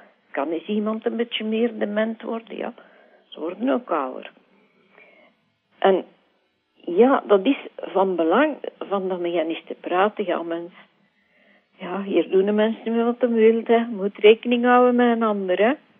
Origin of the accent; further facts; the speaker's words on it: Brussels, Brussels-Capital Region, Belgium; Want zolang dat ik heb mijn jeugd in Brusselse doorgebracht. Ik heb dan nooit moeilijkheden gehad met Vlaams of Frans.